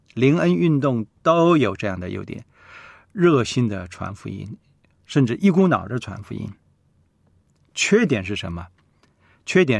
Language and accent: Chinese; China; 我们中国人